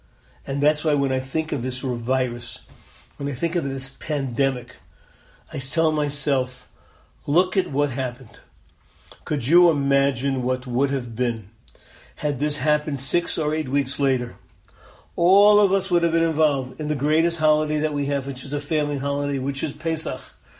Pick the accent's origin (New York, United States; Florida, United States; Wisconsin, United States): New York, United States; Brooklyn; I remember when I grew up in Crown Heights. It was a beautiful little park called the Brooklyn Botanic Gardens.